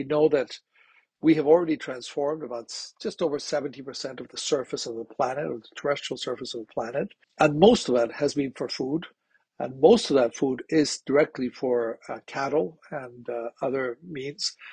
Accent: Colombia; English is a second language; the tropical Andes, which is where I'm from, I grew up in Colombia.

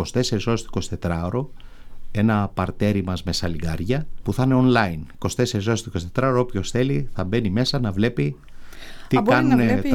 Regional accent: Heraklion, Crete, Greece; Αν και μεγάλωσα στο Ηράκλειο

